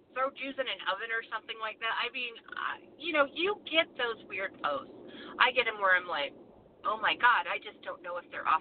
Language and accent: English; the West, United States; I'm American. I grew up in the West. I'm Catholic. You know, I was raised Catholic.